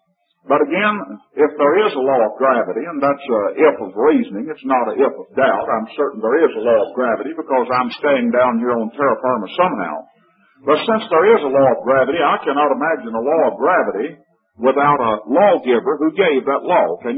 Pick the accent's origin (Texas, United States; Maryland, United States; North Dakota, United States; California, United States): Texas, United States; Now then, we have in my home state well over 200 counties. And my father's a resident of Dallas County, and I'm a resident of Young County.